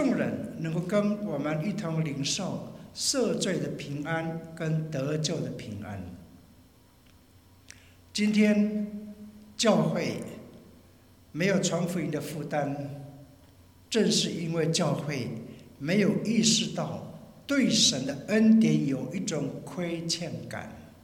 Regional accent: China; 我们是中国人，我们对自己的同胞是不是有这样的一个欠债感呢？

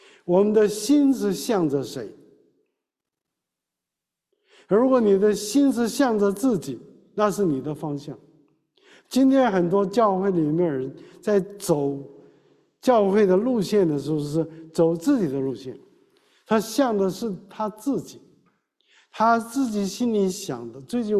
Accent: Shandong, China; accent: Shandong; moved away as an adult; also born or lived in Hong Kong; 因为我去香港念神学，我是山东人，我讲的是山东话，所以去香港呢，没有人会听山东话，所以学广东话，我学英语，还要学国语

